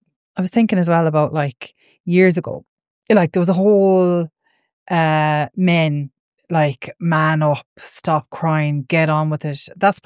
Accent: Ireland; we as Irish people, or even not even just Irish, it's worldwide.

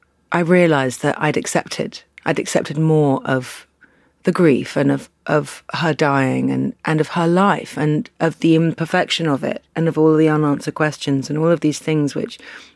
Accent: England, United Kingdom; growing up in England, you're not primed

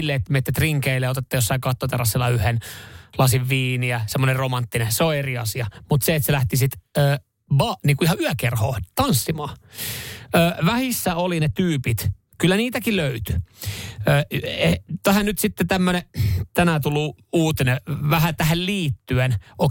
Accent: Vantaa, Uusimaa, Finland; mä olen viettänyt koko nuoruuteni Myyrmään Red Onionissa

